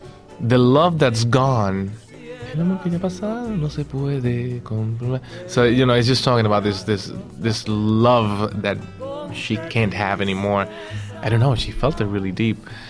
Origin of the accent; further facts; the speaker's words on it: Dominican Republic; I grew up in the Dominican Republic, the half island, as I like to call it, because it's shared with Haiti.